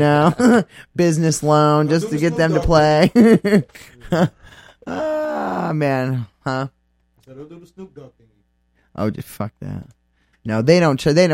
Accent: Maine, United States; Oh, I'm from Maine. I love it.

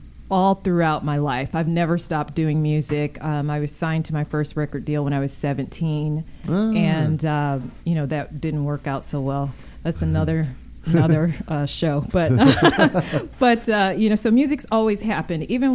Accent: Grand Blanc, Michigan, United States; also born or lived in Ann Arbor; I grew up in Grand Blanc, Michigan, which is not far from Flint, about 15 miles away. And then, of course, I went on to Ann Arbor to go to school

